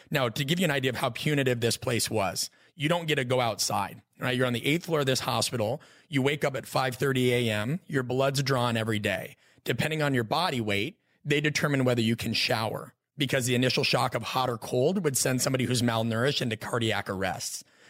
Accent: Omaha, Nebraska, United States; I grew up in Omaha, Nebraska, right?

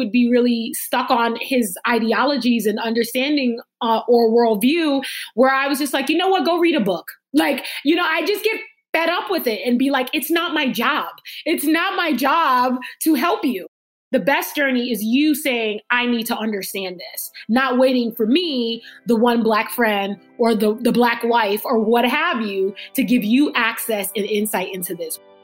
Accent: New York City, New York, United States; I was from New York City, and my family is like a Caribbean family. Like, we're all like the first generation to be in the United States.

